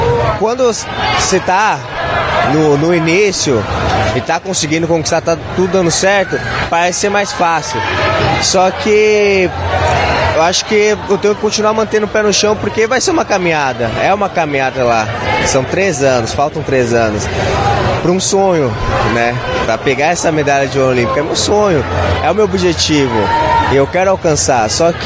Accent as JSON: {"language": "Portuguese", "region": "São Paulo", "country": "Brazil", "tie": "born or raised there", "said": "Não sou do Rio de Janeiro, sou de São Paulo, da Zona Norte, da capital, amo inclusive, pô, nascido e criado em São Paulo"}